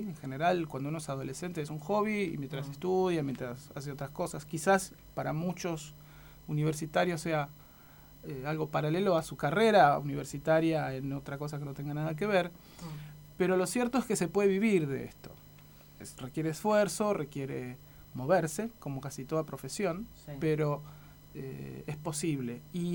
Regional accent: Rosario, Santa Fe, Argentina; now in La Plata, Argentina; Yo soy rosarino, sí. Uh-huh. Allá hice talleres y cursos de historieta y de animación también. Y cuando vine acá a La Plata, vine a estudiar en la Facultad de Bellas Artes.

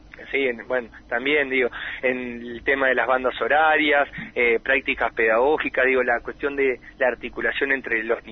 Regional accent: Argentina; también tenemos un historial muy importante como pueblo argentino

